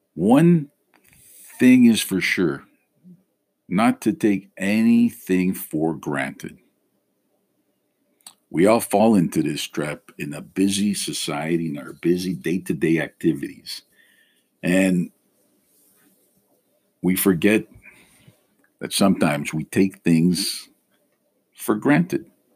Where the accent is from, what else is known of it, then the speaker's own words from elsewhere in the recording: Canada; I was born and raised in Canada, but both my parents raised me with the Greek way of life.